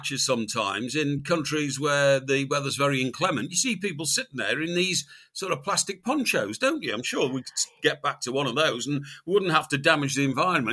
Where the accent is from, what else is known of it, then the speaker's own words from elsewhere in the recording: Chester, North West England, United Kingdom; where I grew up in Chester, right on the border with Wales